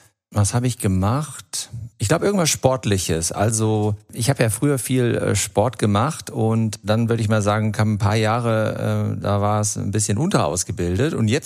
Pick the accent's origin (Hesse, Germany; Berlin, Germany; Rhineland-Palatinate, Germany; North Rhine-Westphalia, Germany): North Rhine-Westphalia, Germany; Gummersbach; ich bin in Gummersbach aufgewachsen